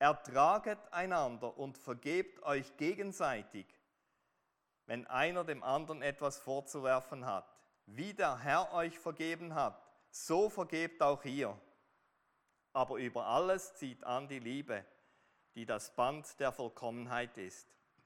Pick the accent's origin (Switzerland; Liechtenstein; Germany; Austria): Switzerland; für uns als Schweizer oder was immer unser ethnischer Hintergrund ist.